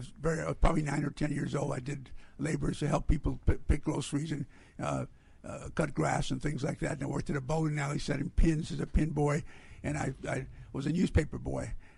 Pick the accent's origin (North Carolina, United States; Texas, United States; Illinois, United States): Texas, United States; San Antonio; Born and raised in San Antonio, Texas.